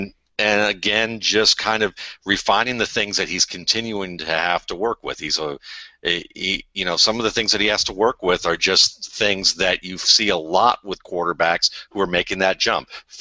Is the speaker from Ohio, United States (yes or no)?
yes; Cleveland, Ohio, United States; my cousin who lives in Cleveland, and I grew up in Cleveland